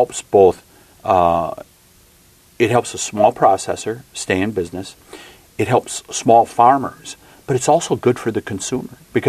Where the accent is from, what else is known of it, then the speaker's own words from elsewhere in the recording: Wisconsin, United States; I mean, when you're in northern Wisconsin, where I come from in the winter, the sun doesn't shine much.